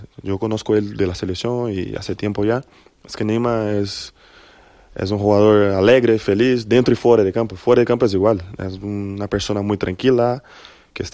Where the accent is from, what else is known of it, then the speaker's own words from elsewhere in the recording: São Paulo, Brazil; now in Spain; desde que salí de São Paulo ya tenía claro que mi sueño era jugar siempre el Madrid